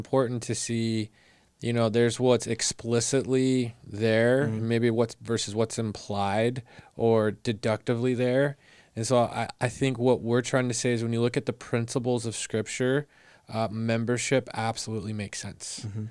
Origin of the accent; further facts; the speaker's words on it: Arizona, United States; now in Bakersfield, United States; You would think growing up in Arizona, easy.